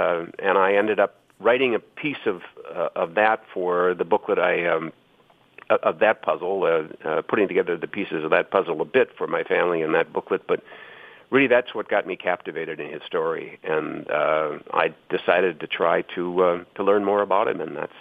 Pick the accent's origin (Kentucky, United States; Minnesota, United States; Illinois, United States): Minnesota, United States; Minneapolis; It evolved from a story my grandfather told me when I was a boy growing up in South Minneapolis.